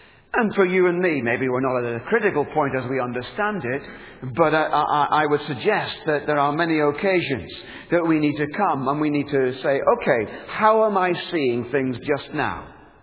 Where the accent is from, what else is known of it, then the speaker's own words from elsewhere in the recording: Northern Ireland, United Kingdom; I can say that because I come from Northern Ireland